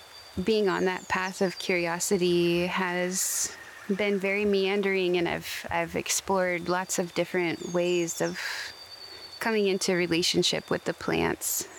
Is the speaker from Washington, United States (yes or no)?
yes; Seattle, Washington, United States; also born or lived in Ketchikan, Alaska; So I grew up primarily in the Seattle area, as well as Ketchikan, Alaska. And my Tsimshian lineage goes back to Prince Rupert or Old Methlakahtla.